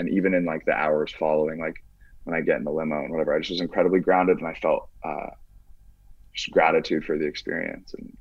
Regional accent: Indiana, United States; Yeah, dude, I'm from Indiana.

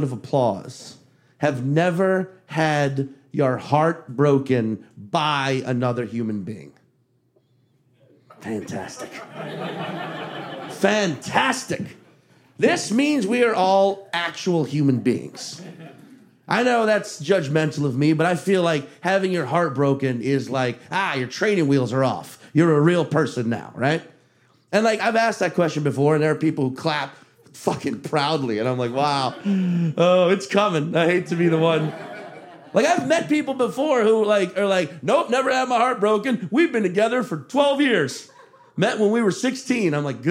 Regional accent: Chalmette, Louisiana, United States; I grew up in Chalmette, Louisiana, which, just to put it in a New York context, because that's where we are now, Chalmette's like the Staten Island.

